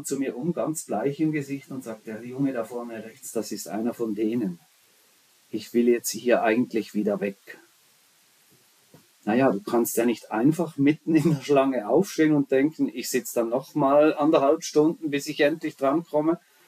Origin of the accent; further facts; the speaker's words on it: Ticino, Switzerland; Und bei uns im Tessin, da isst man immer Polenta.